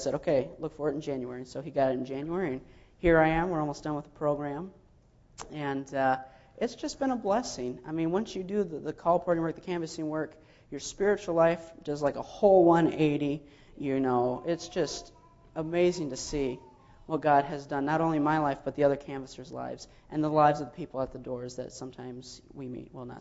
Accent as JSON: {"language": "English", "town": "Gobles", "region": "Michigan", "country": "United States", "said": "I'm from Goebbels, Michigan. I go to the Goebbels Pinedale Seventh-day Adventist Church."}